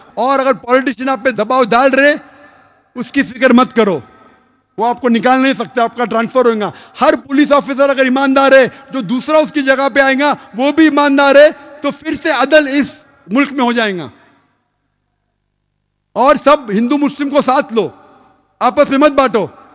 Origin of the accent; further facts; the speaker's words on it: India; मैं इंडियन हूं